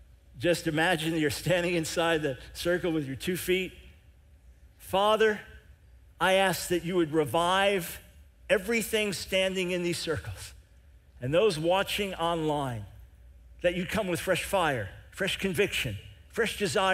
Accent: New York, United States; moved away as an adult; I'm from New York, born in New York City, raised on Long Island, spent almost the first half of my life there. Then we lived in different parts of the country.

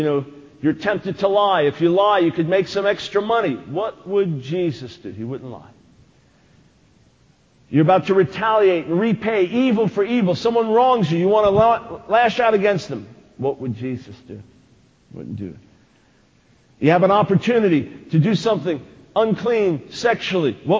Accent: Long Island, New York, United States; moved away as an adult; also born or lived in Maryland; But, you know, I'm a New Yorker. Born in New York City, grew up on Long Island. Lived there from 55 to 87, till we moved to Maryland from 87 to 96

